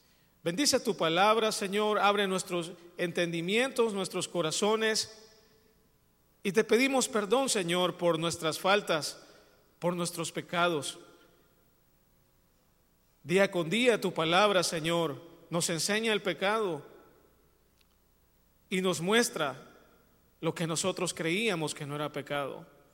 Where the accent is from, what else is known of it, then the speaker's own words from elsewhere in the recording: El Salvador; ¿Y tú de dónde eres? Ah, pues yo soy del Salvador.